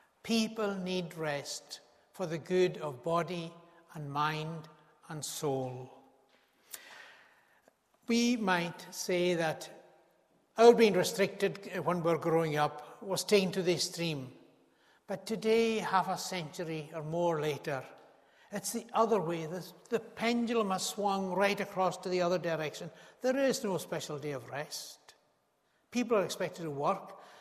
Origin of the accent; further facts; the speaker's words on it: Isle of Lewis, Scotland, United Kingdom; if you didn't know where I come from, my accent probably betrays that. And for many of us growing up on the Isle of Lewis, Lan Sabbath, or the Sabbath day, was quite unique.